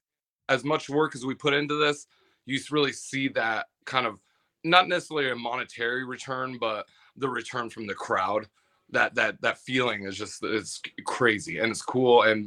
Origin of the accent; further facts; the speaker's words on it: Nebraska, United States; And I'd say Nebraska, and they'd be like, they give me so much shit for being from Nebraska. Oh, you farm boy. Oh, you tipping cows. I'm like, no, man. We're like, we grew up in a city, you know?